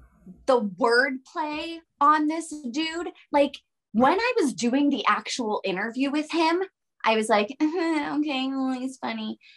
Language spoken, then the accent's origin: English; Pittsburgh, Pennsylvania, United States; I had so many friends at Heinz Field because I'm from Pittsburgh